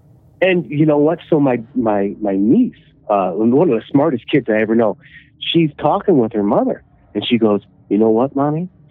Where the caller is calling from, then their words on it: Illinois, United States; Can you hear me? I'm calling from Illinois.